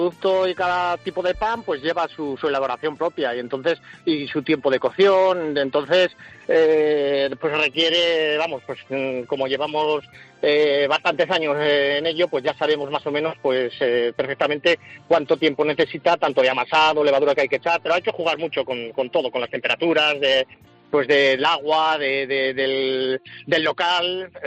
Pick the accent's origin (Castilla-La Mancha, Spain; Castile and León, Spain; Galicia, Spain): Castile and León, Spain; San Leonardo de Yagüe; Voy de una localidad cercana de San Leonardo de Yagüe, que es de donde soy y de donde vivo, y todas las mañanas pues me desplazo al Burgo de Osma porque soy panadero.